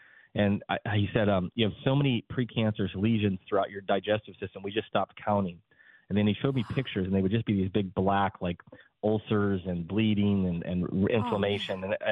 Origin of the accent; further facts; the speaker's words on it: South Dakota, United States; I actually was born and raised in South Dakota. And when I was younger, I was a boxer.